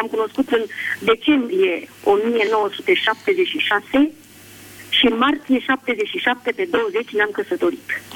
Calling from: Spain; Vă sunt din Spania … din Spania

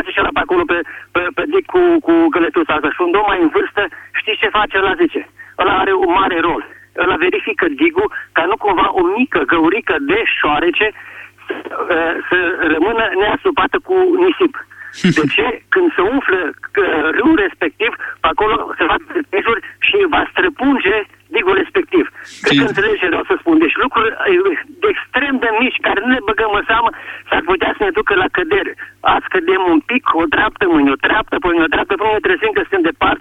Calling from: Bihor County, Romania; vă sunt de la Bihor.

